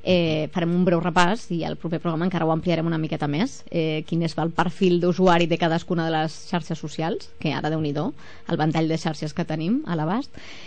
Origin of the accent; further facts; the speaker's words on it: Catalonia, Spain; Jo soc de poble, de les Garrigues, i allà es diu la Satrillera